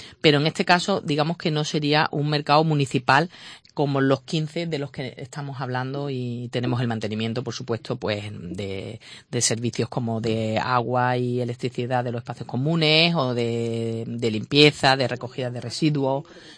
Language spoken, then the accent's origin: Spanish; Málaga, Andalusia, Spain